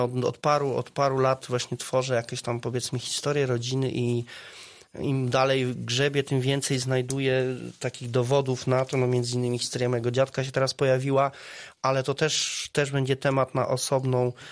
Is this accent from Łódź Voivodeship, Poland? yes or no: no; Wrocław, Lower Silesian Voivodeship, Poland; born there; now in Zielona Góra, Poland; z urodzenia jestem wrocławianinem, z serca już od dawna, od kilkunastu lat lubuszaninem, zielonogórzaninem.